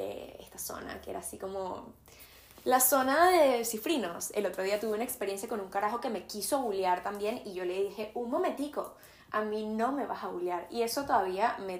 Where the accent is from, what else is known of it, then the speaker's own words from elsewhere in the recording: Caracas, Capital District, Venezuela; yo también, soy de Caracas, no sé qué, me encanta! Y él me dice, ¡ay, sí, de qué parte eres! Y yo le respondo, de La Lagunita